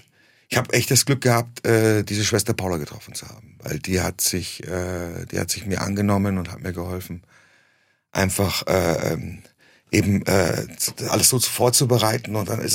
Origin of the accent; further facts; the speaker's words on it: Munich, Bavaria, Germany; also born or lived in Istanbul; Ja, ich bin in München aufgewachsen